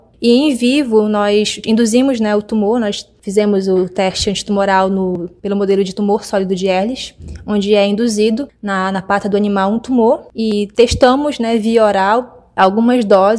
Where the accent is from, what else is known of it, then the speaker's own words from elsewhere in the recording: Santarém, Pará, Brazil; que é onde eu vivo, eu sou daqui de Santarém do Pará